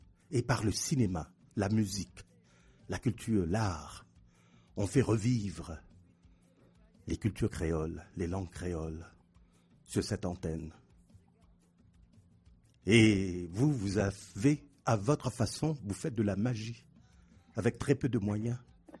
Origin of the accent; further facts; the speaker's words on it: Canada; also born or lived in France; moi, j'ai grandi au Canada, j'ai grandi en France.